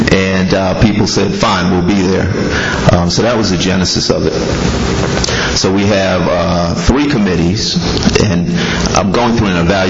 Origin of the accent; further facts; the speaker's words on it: Manhattan, New York, United States; now in Atlanta, United States; I grew up in Manhattan. I've been in Atlanta for 26 years, but I love cities. I live in Midtown in Atlanta.